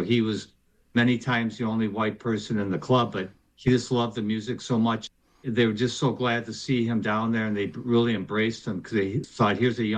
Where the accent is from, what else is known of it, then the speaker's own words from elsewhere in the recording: St. Paul, Minnesota, United States; But I grew up in St. Paul and been here all my life with that little stint in Los Angeles